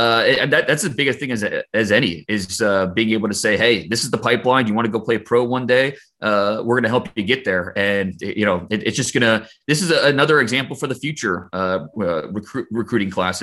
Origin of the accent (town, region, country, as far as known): Ohio, United States; born or raised there